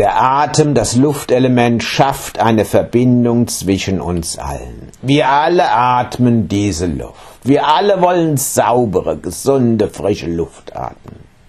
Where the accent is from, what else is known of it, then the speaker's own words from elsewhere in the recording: Hanau, Hesse, Germany; Und früher ging es mir an mindestens 100 Tagen im Jahr in Hanau, in meiner Heimatstadt, so